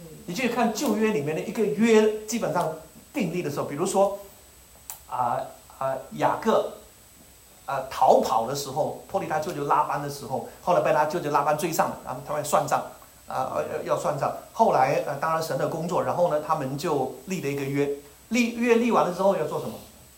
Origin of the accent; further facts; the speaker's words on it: Huai'an, Jiangsu, China; 我老家淮安的淮安有一个名人，就是周恩来